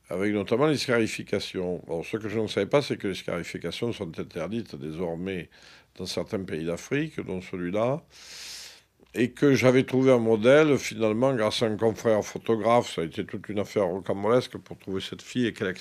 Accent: Provence-Alpes-Côte d'Azur, France; comme on dit chez nous en Provence

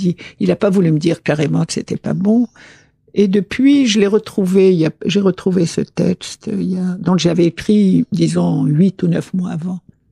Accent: Algeria; Si je signe, c'est que je suis comme vous, française, mais moi je suis algérienne.

